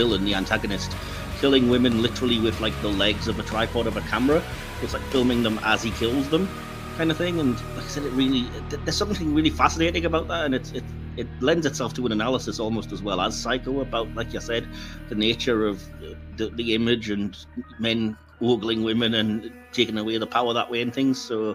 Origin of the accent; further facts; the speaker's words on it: United Kingdom; being British, and, you know, our famously kind of reserved stiff upper lip